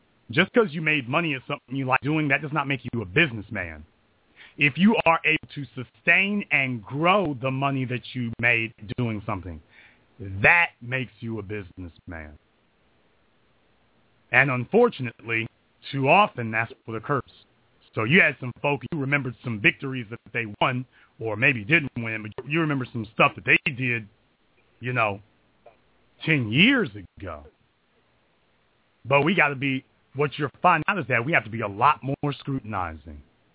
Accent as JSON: {"language": "English", "region": "Louisiana", "country": "United States", "said": "I'm from Louisiana, and I know it's hot as hell in Southern California."}